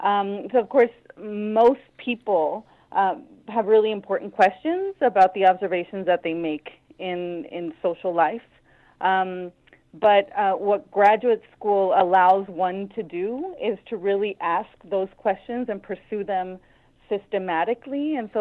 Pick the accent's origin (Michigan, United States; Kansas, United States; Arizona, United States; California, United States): Arizona, United States; San Luis; I grew up in Arizona in a really small border town called San Luis, which is right on the U.S.-Mexico border.